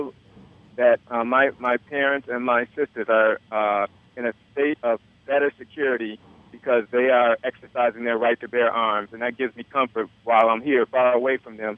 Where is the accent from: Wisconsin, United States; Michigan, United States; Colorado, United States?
Michigan, United States; Detroit; Yeah, I grew up in Detroit